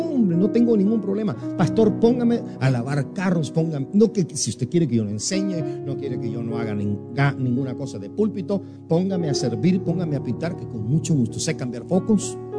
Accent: San Francisco, California, United States; also born or lived in Guatemala; now in -; Nací en Guatemala, me malcrié en San Francisco y vine acá a esta ciudad

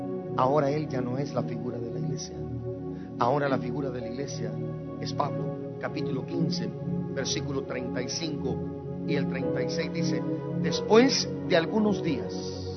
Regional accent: Guatemala; Yo crecí en Guatemala escuchando, por ejemplo, o viendo 24 horas con Jacobo Zabludowski.

